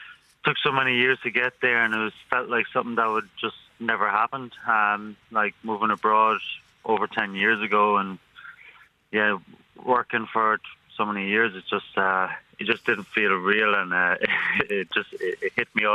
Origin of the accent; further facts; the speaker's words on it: Carrick-on-Suir, Munster, Ireland; Crihana and Carrick, and then went to Cumber College in Carrick also. So I grew up in Ireland, and both my parents are Irish as well. So I'm fully Irish